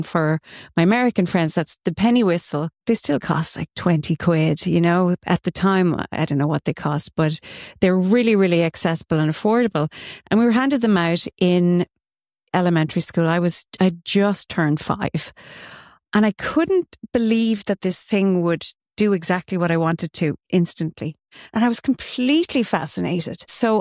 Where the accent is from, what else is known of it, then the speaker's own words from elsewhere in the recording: Ireland; growing up in Ireland and especially in the countryside